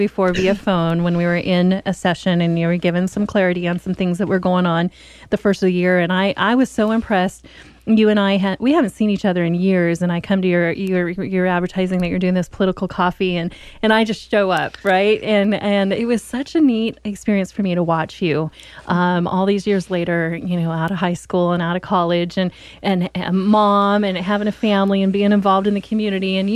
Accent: Oregon, United States; when I was away in South Dakota and I tell people I was from Oregon

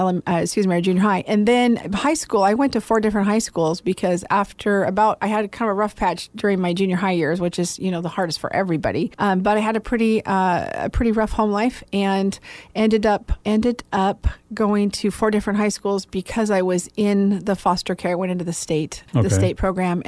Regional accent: Keizer, Oregon, United States; I was raised in Salem, Kaiser.

